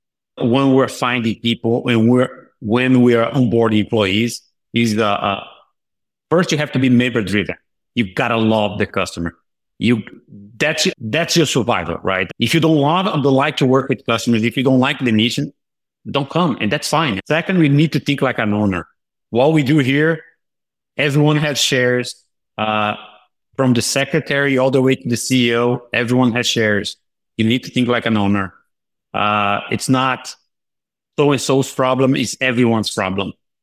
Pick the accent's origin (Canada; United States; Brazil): Brazil; accent: Brazilian; English is a second language; No silos, though, I should say. That's my Brazilian accent coming through.